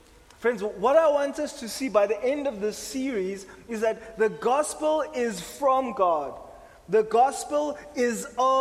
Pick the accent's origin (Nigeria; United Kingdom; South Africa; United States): South Africa; as a South African, and I mean in my limited knowledge, South Africans, we haven't really been exposed to the screening of criminal court cases until recent years.